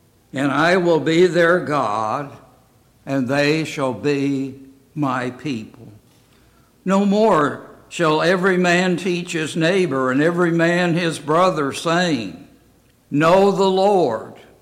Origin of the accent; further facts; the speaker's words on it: Detroit, Michigan, United States; Now, I grew up in Detroit, Michigan, and I will have to say I liked the new cars and the new car smell